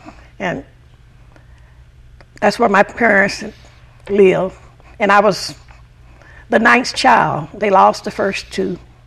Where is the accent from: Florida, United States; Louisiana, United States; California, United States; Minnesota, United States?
California, United States; Delano; now in Long Beach, United States; I came to Long Beach in 1955.